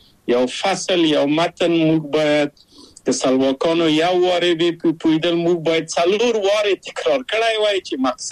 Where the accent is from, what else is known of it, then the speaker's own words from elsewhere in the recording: Kabul, Afghanistan; moved away; زه له کابل ته یو دولتي بورس چکسلواکیا ته راغلم.